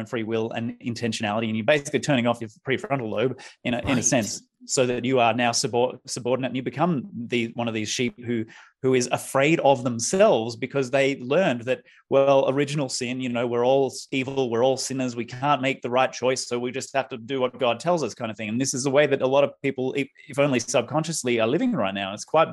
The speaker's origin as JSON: {"language": "English", "town": "Sydney", "region": "New South Wales", "country": "Australia", "tie": "born or raised there", "also_born_or_lived": "Melbourne / Perth", "said": "We were actually both living in Perth at the time. And I was born and raised in Sydney. I had hopped from Sydney down to Melbourne for a couple of years and then over to Perth, which is Western Australia."}